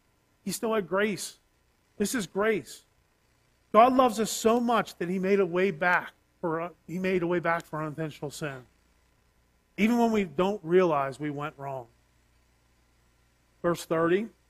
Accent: Pittsburgh, Pennsylvania, United States; He could tell I wasn't from the area. He looked at my driver's license and saw I was from Pittsburgh.

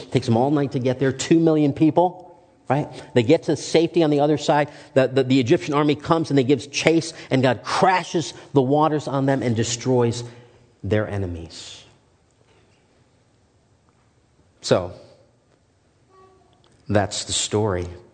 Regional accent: Sri Lanka; My ethnicity, I'm from Sri Lanka

